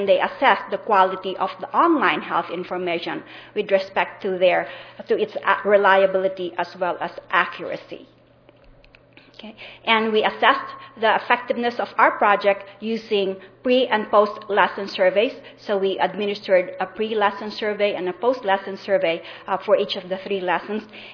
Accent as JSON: {"language": "English", "town": "Worcester", "region": "Massachusetts", "country": "United States", "said": "I'm from Worcester, which is central Massachusetts."}